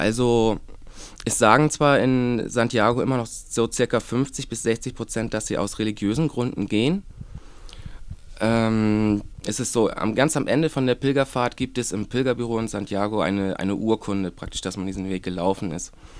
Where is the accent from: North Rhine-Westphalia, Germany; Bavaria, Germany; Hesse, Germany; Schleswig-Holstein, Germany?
Schleswig-Holstein, Germany; Schleswig; born there; selbst in meiner Geburtsstadt Schleswig, da gibt es wirklich diese Wegweise.